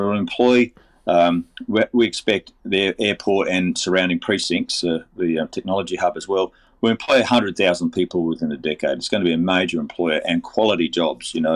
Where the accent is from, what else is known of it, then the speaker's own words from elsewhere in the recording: Penrith, New South Wales, Australia; I'm a Penrith boy, born and raised in Penrith. I live out in the mountains now. Family connections to Liverpool and Badgerys Creek all my life.